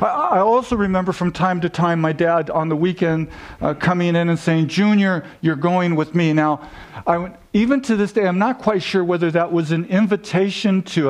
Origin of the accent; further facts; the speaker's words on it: Vista, California, United States; I was raised in Vista, California. I don't know if you're familiar with it. We're inland from Oceanside, right?